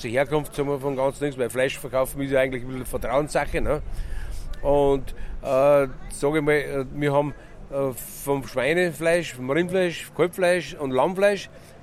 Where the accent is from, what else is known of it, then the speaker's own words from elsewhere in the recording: Lochen am See, Upper Austria, Austria; Ne? Ich habe meine Metzgerei in Lochen am See.